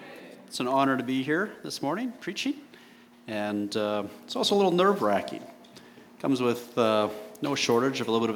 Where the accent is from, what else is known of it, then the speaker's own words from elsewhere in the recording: Alberta, Canada; Oil is down, I'm from Alberta, and that's definitely bad there.